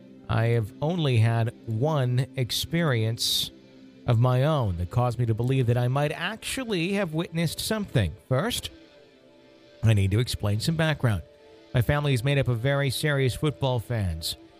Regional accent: Wisconsin, United States; I wonder how many hauntings there are in my home state of Wisconsin, especially like in the Green Bay area.

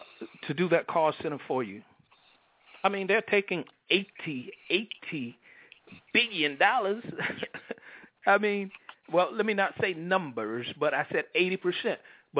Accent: Enfield, North Carolina, United States; my hometown, Enfield, North Carolina, with a population of 2,500.

